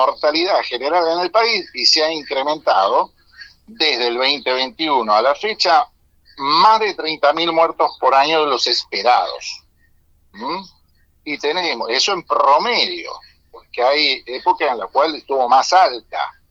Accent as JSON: {"language": "Spanish", "country": "Argentina", "said": "nosotros lamentablemente en la República Argentina tenemos que reconocer que somos una colonia inglesa desde el año 1810 hasta la fecha"}